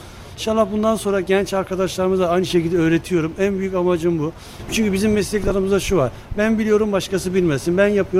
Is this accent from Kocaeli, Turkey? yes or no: no; Malatya, Turkey; now in Alaçatı, Turkey; Aslen Malatyalıyım. 18 senedir Alaçatı'dayım.